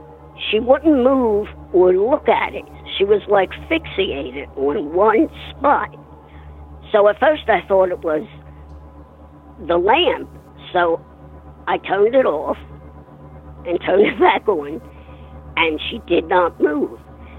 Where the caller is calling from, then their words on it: Warrington, North West England, United Kingdom; from Warrington.